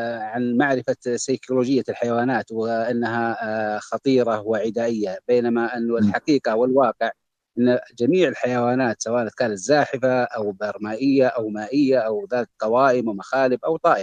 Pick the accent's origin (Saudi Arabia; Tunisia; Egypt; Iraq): Saudi Arabia; الصيد الجائر زي ما حصل عندنا في السعودية